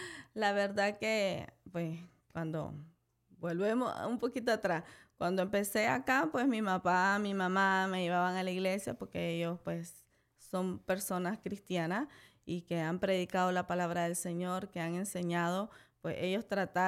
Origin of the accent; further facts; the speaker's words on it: Nicaragua; Yo soy de Nicaragua, mi hermosa Nicaragua, y pues en ese proceso mis papás, pues venimos de familia pobre, no somos de familia adinerada